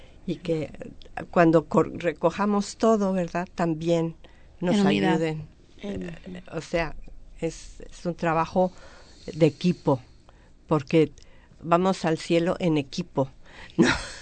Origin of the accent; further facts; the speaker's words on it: Mexico; como mexicana puedo decir que la tradición más grande en México por muchos, muchos, muchos años fue el Día de Reyes